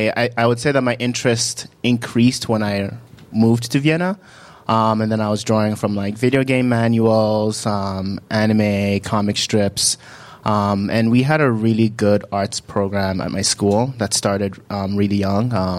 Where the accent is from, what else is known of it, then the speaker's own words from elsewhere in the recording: Accra, Greater Accra, Ghana; born there; So I was born in Ghana. I was born in Accra. My parents came from different cities, Shia and Takrade, and they met in the capital city in Ghana, Accra. So that's where I was born